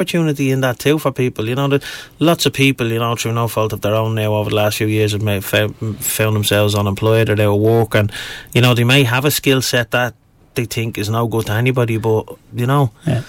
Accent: Finglas, Leinster, Ireland; And I've seen it when I grew up in Finglas South, when back in the 70s and 80s

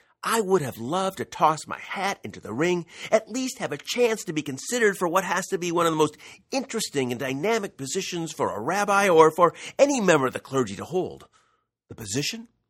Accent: Ohio, United States; Now, I don't know Speaker of the House Boehner, and he doesn't know me, but we're both from Ohio.

